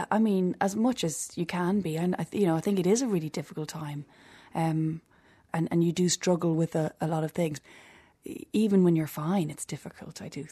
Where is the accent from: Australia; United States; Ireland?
Ireland; County Meath; I grew up in the countryside in Meath, just on the sort of Meath-Kildare border. And I've one older brother. And it was a very sort of country upbringing, which was great.